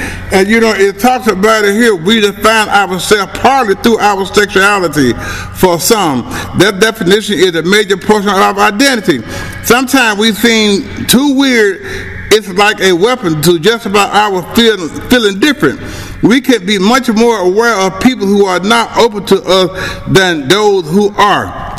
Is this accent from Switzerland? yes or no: no; Chicago, Illinois, United States; You know, I'm from Chicago. I was raised in Chicago in the Englewood community. You know, I went to Englewood High School, for crying out loud.